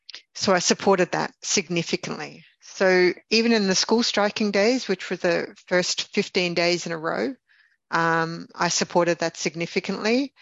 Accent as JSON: {"language": "English", "town": "Melbourne", "region": "Victoria", "country": "Australia", "said": "And I come from Melbourne, which is like the Glasgow or the working city of Australia, where striking, worker strikes were common."}